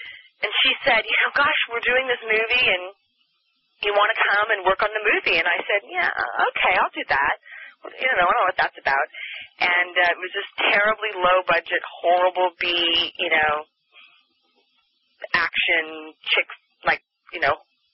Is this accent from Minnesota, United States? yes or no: no; Anaheim, California, United States; born there; So what happened is I was born in Anaheim, and women weren't really in private rooms